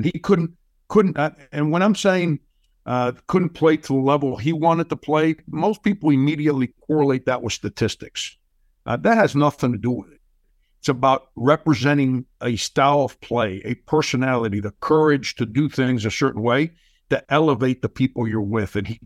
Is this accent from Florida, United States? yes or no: yes; Florida, United States; But Jay, I grew up in South Florida, and it was back then, I guess the early 80s